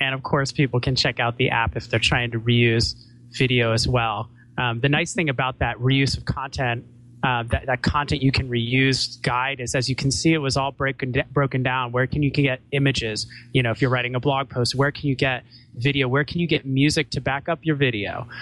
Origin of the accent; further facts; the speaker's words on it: California, United States; Sorry, I'm from Southern California, so spring starts in January.